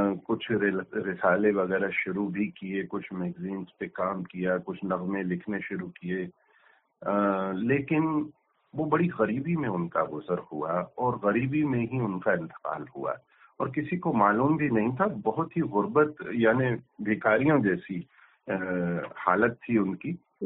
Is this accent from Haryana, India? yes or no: yes; Ambala, Haryana, India; मैं अम्बाला का रहने वाला हूँ।